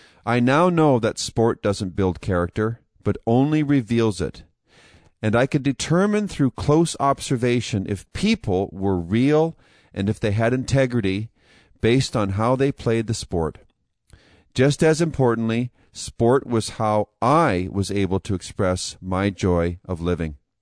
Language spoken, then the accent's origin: English; Calgary, Alberta, Canada; Born and raised in Calgary, Alberta, I always had a natural interest and affinity for sports of every single kind.